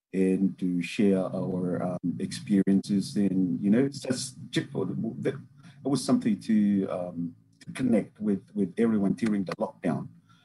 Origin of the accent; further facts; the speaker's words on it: Te Fisi, Vava'u, Tonga; now in New Zealand; I hail all the way from Vava'u, one of the islands in Tonga, from a village called Te Fisi in Vava'u.